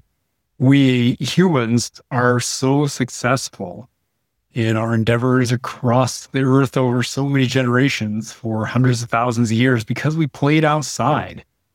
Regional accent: Anamosa, Iowa, United States; And yeah, I grew up in Itamosa, which has Wapsipunikan State Park in it. And that park made me.

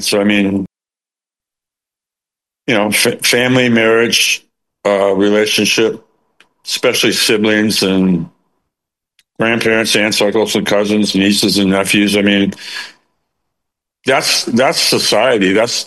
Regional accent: San Diego, California, United States; also born or lived in Florida; But I grew up in San Diego before I moved to Florida, and there was great, unbelievably good Mexican food in San Diego.

